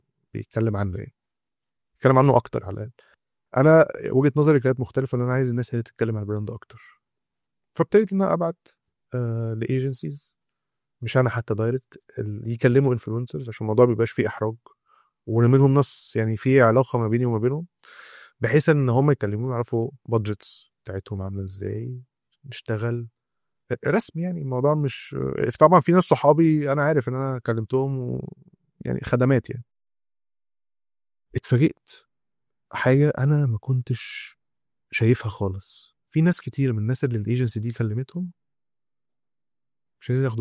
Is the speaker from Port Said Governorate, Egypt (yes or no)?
no; Alexandria, Alexandria Governorate, Egypt; لأن أنا من اسكندرية يعني، في اسكندرية الماركت بتاع الشغل فيها محدود شوية،